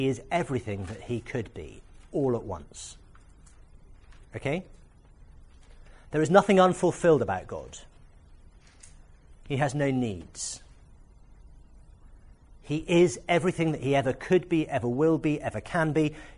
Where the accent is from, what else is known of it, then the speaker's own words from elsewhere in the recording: Wales, United Kingdom; born there; I was born in Wales. I'm allowed to say this stuff.